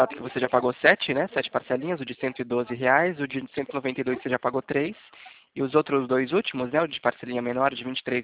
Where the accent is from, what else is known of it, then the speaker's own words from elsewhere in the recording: São Roque, São Paulo, Brazil; eu sou de São Roque.